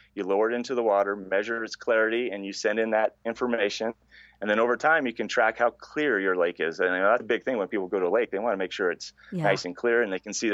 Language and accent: English; Washington, United States; Well, I'm from the Pacific Northwest, so growing up, I water skied on Silver Lake near Castle Rock, Washington, by Mount St. Helens.